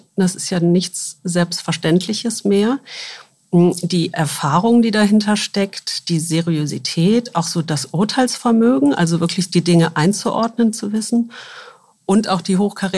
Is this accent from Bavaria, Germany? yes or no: no; Wuppertal, North Rhine-Westphalia, Germany; now in Hamburg, Germany; ich bin Wuppertalerin, also in Wuppertal aufgewachsen, habe dann in Köln Geschichte und VWL studiert und lebe seit fast 30 Jahren in Hamburg